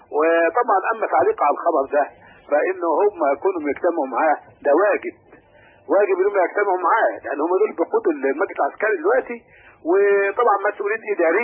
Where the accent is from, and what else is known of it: Egypt